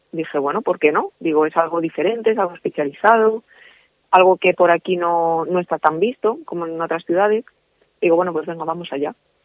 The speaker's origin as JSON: {"language": "Spanish", "town": "Zamora", "region": "Castile and León", "country": "Spain", "said": "pues yo he sido muy zamorana, muy de mi tierra, muy de que me he querido quedar aquí desde el primer momento"}